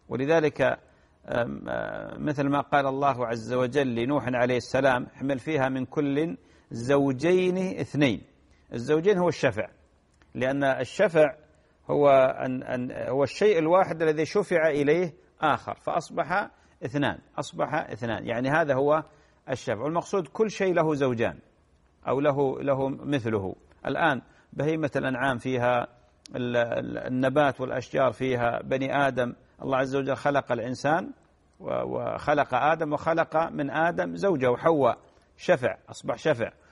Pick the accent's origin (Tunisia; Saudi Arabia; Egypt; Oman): Saudi Arabia; عندكم الحمد لله عندنا في السعودية أيضا العمل عليه